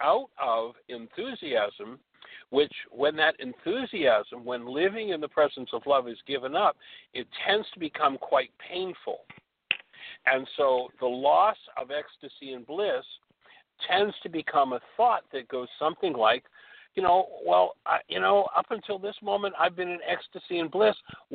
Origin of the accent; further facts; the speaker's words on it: Canada; now in United States; even though I was brought up in Canada and here you are in the States.